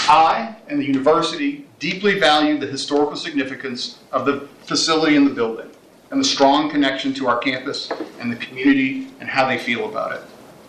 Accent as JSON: {"language": "English", "town": "New Orleans", "region": "Louisiana", "country": "United States", "said": "I'm from New Orleans. I care deeply about historic preservation."}